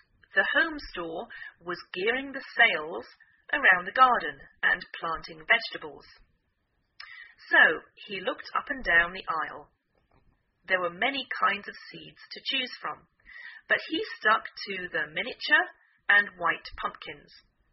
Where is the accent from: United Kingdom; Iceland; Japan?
United Kingdom; England; now in United States